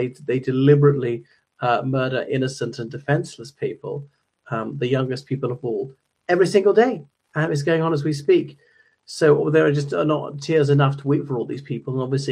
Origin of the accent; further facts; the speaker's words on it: Ireland; from Ireland.